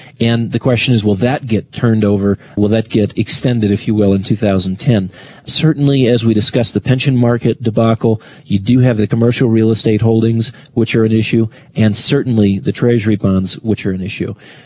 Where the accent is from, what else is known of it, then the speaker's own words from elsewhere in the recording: United States; I'm an American. It matters to me because I live here. I'm raising my family here.